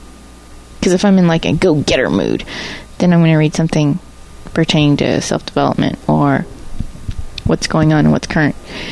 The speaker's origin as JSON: {"language": "English", "region": "the South", "country": "United States", "said": "Well, I'm from the South, so..."}